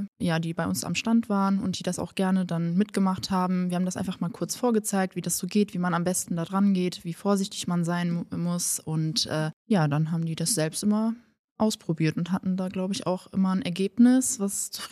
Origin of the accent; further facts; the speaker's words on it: Aachen, North Rhine-Westphalia, Germany; Ich komme ursprünglich aus Aachen